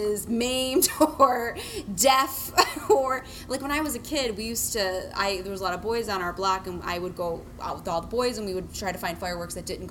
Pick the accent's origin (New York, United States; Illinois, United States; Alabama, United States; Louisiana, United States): Illinois, United States; Chicago; I grew up on the South Side, and we used to get them in Jewel on the South Side. I remember getting them as a kid. When you grow up in Chicago, J's are your go-to.